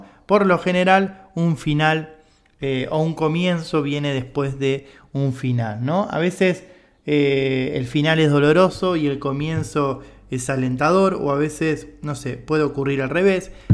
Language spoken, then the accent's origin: Spanish; Argentina; yo, para los que no saben, soy de Argentina